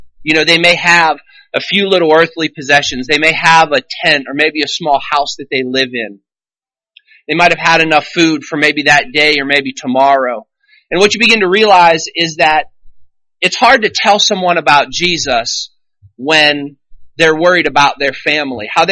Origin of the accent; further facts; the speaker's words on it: Hopewell, United States; now in Louisiana, United States; My wife, Ariane, and I, we actually grew up around here. My wife grew up out by the airport. I grew up there in Hopewell, and we got married in 2010, and we moved to Louisiana.